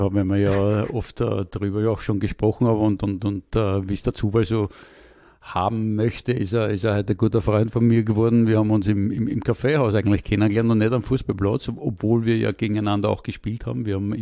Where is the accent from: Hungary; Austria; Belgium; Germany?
Austria; Vienna; Ja, also herkommen tue ich aus dem zweiten Bezirk, wo ich auch aufgewachsen bin, wo auch mein Vater aufgewachsen ist